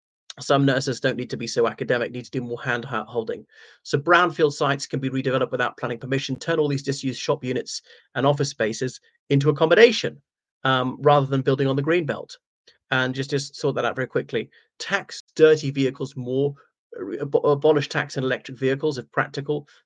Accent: Ireland; now in London, United Kingdom; I'm actually from the Republic of Ireland.

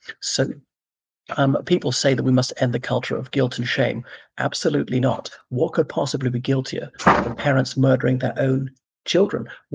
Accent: Ireland; One of the things that made me proudest as an Irishman, as until recently, were the moral tutors of the Occident, in that we actually cherished our children and kept them safe.

